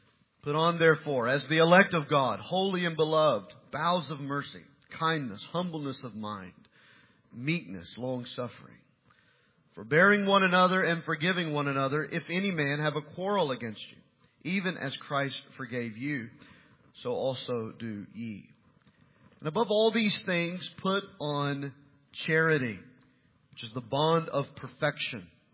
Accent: the South, United States; You know, I'm from the South. This is what we do.

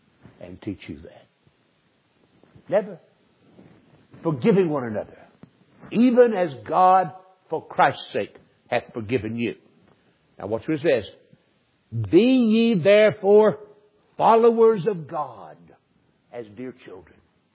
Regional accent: Southern United States, United States; I'm a Southerner. I'm so much a Southerner that if I weren't a Southerner, I'd at least be ashamed.

